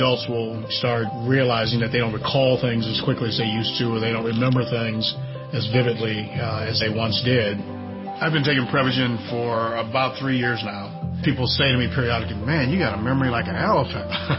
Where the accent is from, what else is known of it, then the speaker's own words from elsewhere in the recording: Cleveland, Ohio, United States; I'm 68 years old. I grew up in Cleveland, Ohio, majored in business administration.